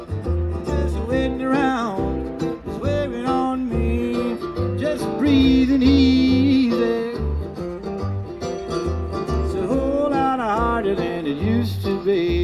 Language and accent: English; West Virginia, United States; People in my hometown in West Virginia knew to look out for him, of course.